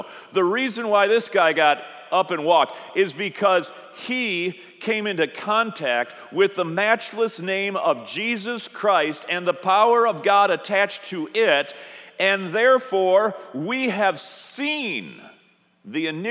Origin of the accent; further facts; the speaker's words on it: Morris, Illinois, United States; I'll be in Morris, Illinois, my hometown, for the Great Morris Corn Festival.